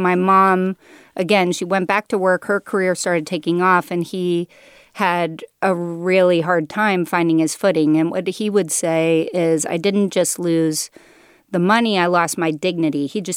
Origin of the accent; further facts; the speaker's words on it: Philadelphia, Pennsylvania, United States; born there; I started in Philadelphia, but my dad was a Sears store manager. Started in the appliance department of Sears, worked his way up to be a manager, and we moved with his job to different places.